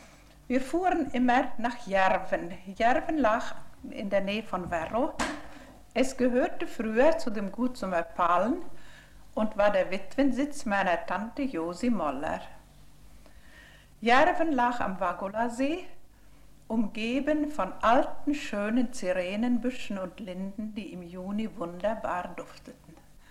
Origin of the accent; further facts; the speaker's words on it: Tartu, Tartu County, Estonia; Ich bin eine eingefleischte Dorpatenserin, denn ich bin in Dorpat aufgewachsen und in die Schule gegangen. Wir wohnten in der Altstraße, die später Johannesstraße wurde, am Wallgraben.